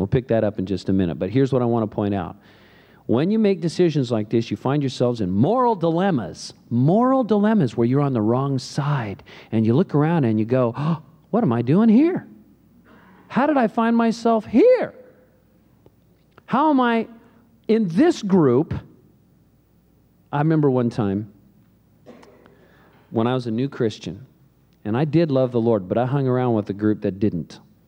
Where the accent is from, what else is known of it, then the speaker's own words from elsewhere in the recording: Santa Cruz, California, United States; started a coffee shop in Santa Cruz, my hometown.